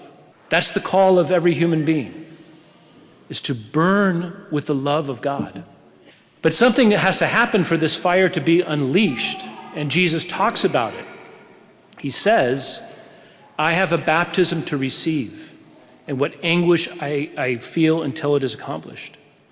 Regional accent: San Diego, California, United States; moved away; also born or lived in Corvallis, Oregon; Our family moved to Oregon. We moved to the outskirts of Corvallis. We know we are from California. We were beach people from San Diego.

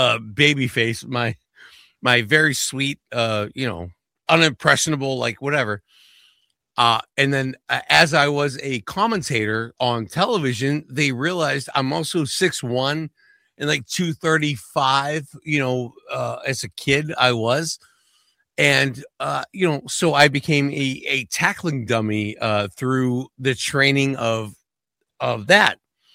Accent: Pittsburgh, Pennsylvania, United States; All right, so I'm a Pittsburgh guy.

